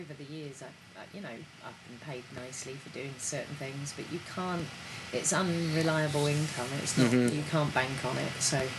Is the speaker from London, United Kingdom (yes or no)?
yes; London, United Kingdom; I was born in London and I grew up with my grandparents out in London.